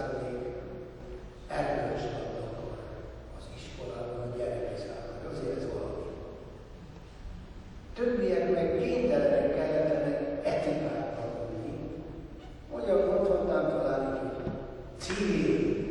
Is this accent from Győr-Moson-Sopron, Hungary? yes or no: yes; Győr-Moson-Sopron, Hungary; born there; Én Szigetközben születtem, ahol tartok most.